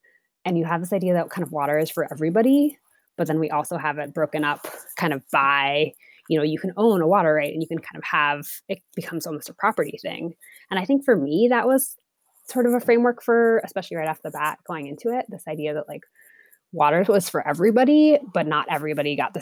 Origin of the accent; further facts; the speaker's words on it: East Coast, United States; I'm from the East Coast originally.